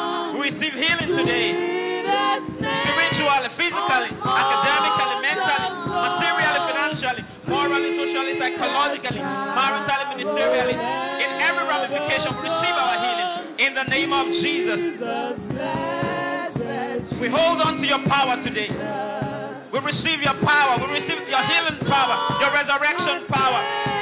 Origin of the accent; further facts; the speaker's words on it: Nigeria; Because we are here. Because we are Nigerian. Nigeria has got to work for us.